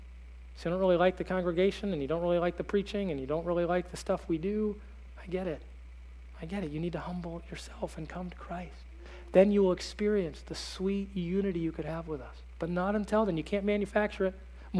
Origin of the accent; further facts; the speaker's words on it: Arizona, United States; I grew up in Arizona, no dew.